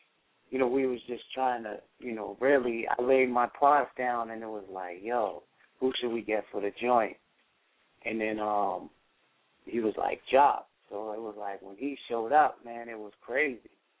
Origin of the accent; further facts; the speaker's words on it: Boston, Massachusetts, United States; I'm from Boston, so all